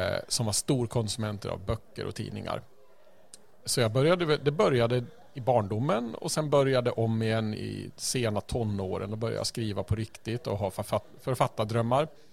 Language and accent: Swedish; Norberg, Västmanland County, Sweden; Ja, ja, det stämmer. Jag är från Norberg.